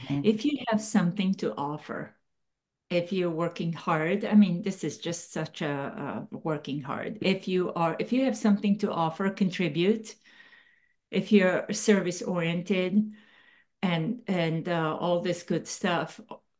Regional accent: Subotica, Vojvodina, Serbia; I parked at the square of Sonoma and I thought, this is my hometown. It's called Subotica.

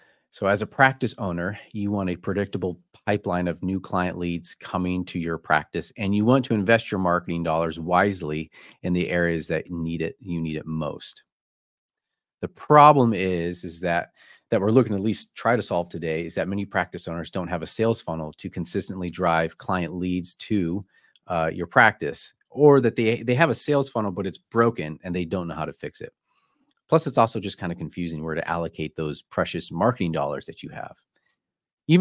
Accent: Ohio, United States; I'm originally from Ohio, but my parents are now in Pennsylvania up by Erie.

